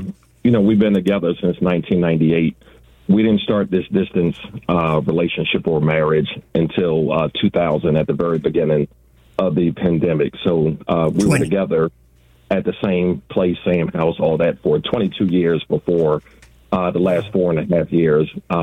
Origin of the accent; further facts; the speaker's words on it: Philadelphia, Pennsylvania, United States; now in Atlanta, United States; I'm from Philadelphia originally. We moved to Atlanta back in 1992.